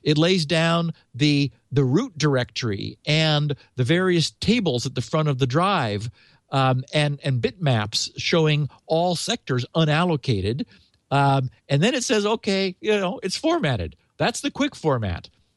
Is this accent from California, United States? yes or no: yes; San Mateo, California, United States; Cornell DeLorean, who is in my hometown, San Mateo, California